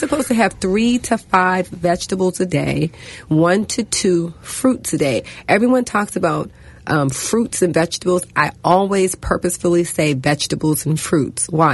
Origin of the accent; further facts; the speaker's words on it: Washington, District of Columbia, United States; I live where I work purposefully. I'm from Washington, D.C. I could live anywhere I want. I purposefully live in Ward 8.